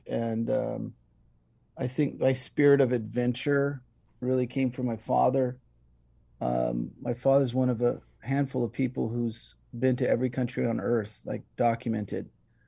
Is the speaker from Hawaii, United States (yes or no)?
yes; Hawaii, United States; And, you know, in the 70s, growing up on the Big Island, it was almost like a developing country, but I mean that in a really good way, quite rural.